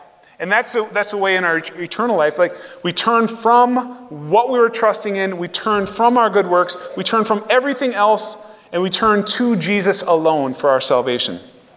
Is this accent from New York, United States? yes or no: no; Minnesota, United States; So I came from Minnesota, and we have something called Minnesota Nice.